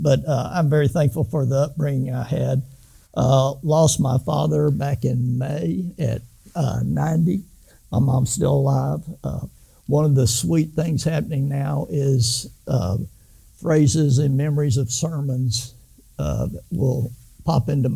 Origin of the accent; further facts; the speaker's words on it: Denton, Texas, United States; As I mentioned, Brenda and I grew up in Denton, and I met Brenda at North Texas State University there, which is now called UNT.